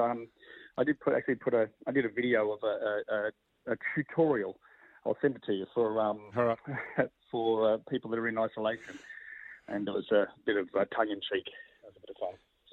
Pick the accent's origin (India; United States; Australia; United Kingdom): Australia; Melbourne, Victoria; I'm in Sydney. I'm from Melbourne